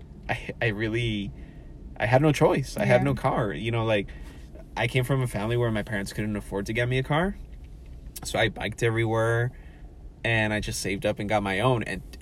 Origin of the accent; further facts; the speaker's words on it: West Coast, United States; And I'm definitely biased because I was born and raised in the West Coast.